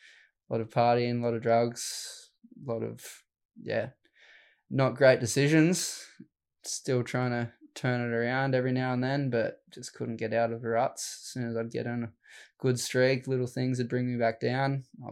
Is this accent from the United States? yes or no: no; Helensburgh, New South Wales, Australia; Yeah, I grew up in Helensburg, but yeah.